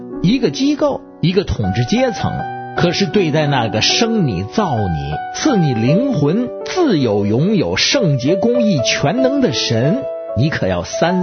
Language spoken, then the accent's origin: Chinese; China; 我对中国政府埋怨几句说几句没关系，因为我是中国人